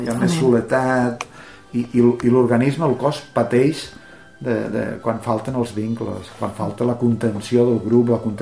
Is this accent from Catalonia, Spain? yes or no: yes; Lleida, Catalonia, Spain; also born or lived in Guardiola de Berga; quan tenia 19 anys, jo vaig viure, jo soc de Lleida, però vaig anar a viure un parell d'anys a Guardiola de Berga